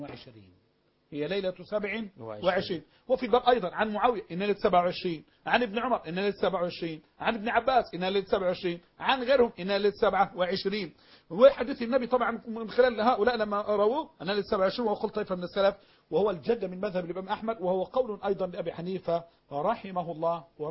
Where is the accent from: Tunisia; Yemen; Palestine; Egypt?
Egypt; انا مش بتكلم عن اللي بتجروا بالقران واللي بزيدوا بيه عندنا في مصر